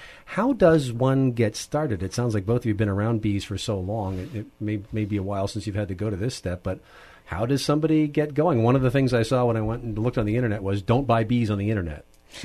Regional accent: New York, United States; when I was a kid growing up in the New York suburbs

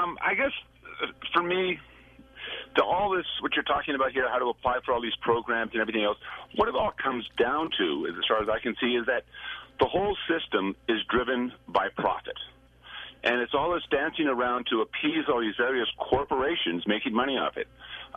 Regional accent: Canada; I'm from another country. I'm from Canada. So I've seen how a health care system works in a different perspective.

